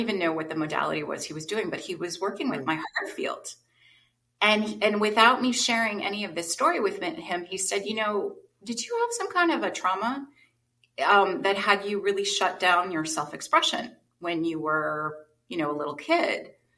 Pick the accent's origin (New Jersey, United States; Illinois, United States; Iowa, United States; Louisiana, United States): New Jersey, United States; born or raised there